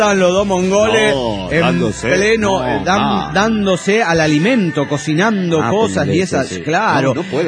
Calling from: Rosario, Santa Fe, Argentina; de Rosario, Argentina.

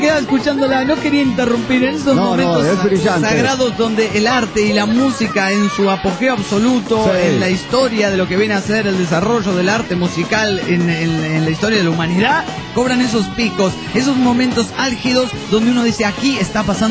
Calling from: Mexico City, Mexico; del DF mexicano.

